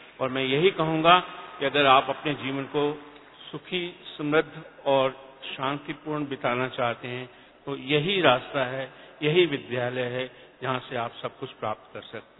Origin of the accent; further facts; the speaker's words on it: Delhi, India; दिल्ली से हूँ.